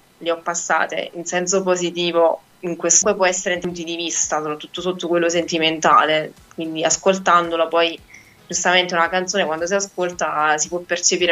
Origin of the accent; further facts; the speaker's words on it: Avellino, Campania, Italy; ho quasi 24 anni, il 15 giugno compirò 24. Sono una giovane cantautrice irpina, quindi sono di Avellino Centro.